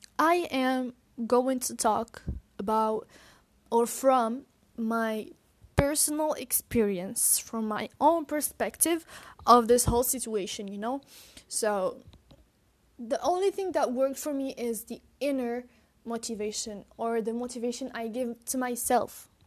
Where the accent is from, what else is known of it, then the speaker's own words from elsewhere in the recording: Morocco; English is a second language; I'm not an English native talker or speaker or whatever. I am Moroccan.